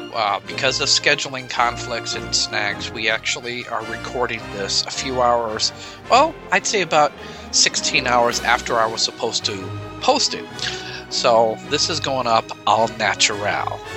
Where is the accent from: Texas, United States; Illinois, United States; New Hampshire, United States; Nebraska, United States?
Nebraska, United States; from Nebraska.